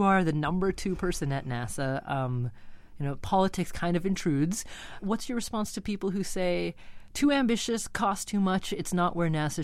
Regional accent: United States; But if I may, as an American, I have to say I was a little disappointed that the Europeans beat us to landing on a comet

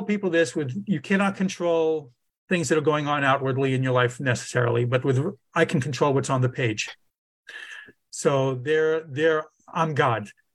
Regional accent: Brooklyn, New York, United States; I grew up in Brooklyn. I'm a Brooklyn boy.

